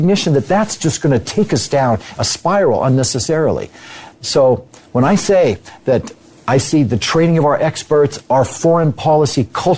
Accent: United States; although I'm an American, so I was very critical of our side

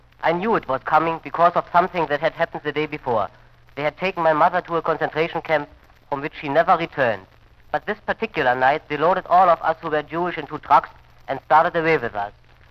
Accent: Berlin, Germany; now in New York, United States; I was born and raised in Berlin. I was the only child of two wonderful parents.

